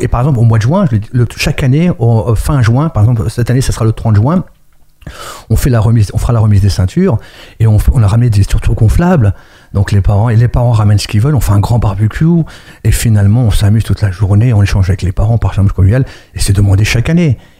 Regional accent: Mantes-la-Jolie, Île-de-France, France; moi, je suis originaire de Mantes-la-Jolie, de l'ASM, avec M. Michel Millerot à l'époque.

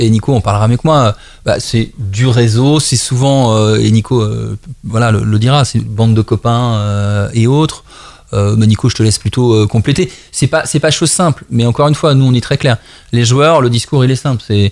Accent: Paris, Île-de-France, France; Alors moi je suis parisien, donc ça me va bien.

